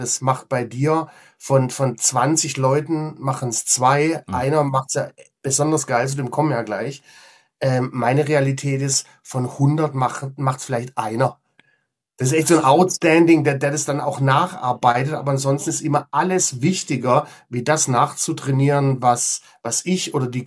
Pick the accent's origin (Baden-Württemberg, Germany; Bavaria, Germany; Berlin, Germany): Bavaria, Germany; Munich; In München, in meiner alten Heimat.